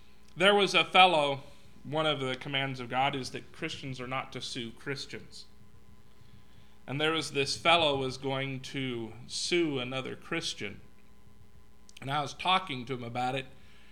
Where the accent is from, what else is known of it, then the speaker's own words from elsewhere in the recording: Los Angeles, California, United States; I grew up in Los Angeles around where gangs were a real problem.